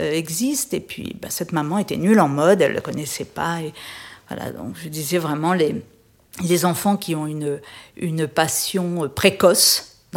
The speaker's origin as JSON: {"language": "French", "region": "Réunion", "country": "France", "tie": "born or raised there", "moved": "as an adult", "said": "J'ai quitté La Réunion après mon bac au début des années 80"}